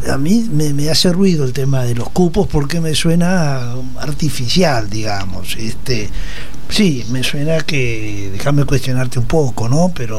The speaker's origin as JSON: {"language": "Spanish", "country": "Argentina", "tie": "born or raised there", "said": "cuando éramos chicos en Argentina eran 22 millones de habitantes, ahora somos 50."}